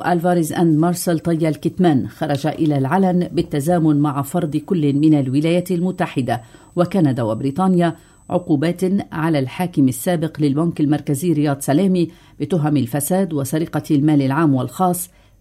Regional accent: Lebanon; بيننا كلبنانيين

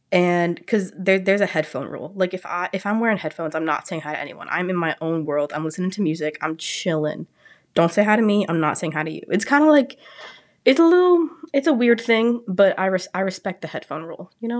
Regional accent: Brewster, New York, United States; I am from Brewster, New York. That's about 4.5 hours away, so that's pretty cool. A little bit near the city.

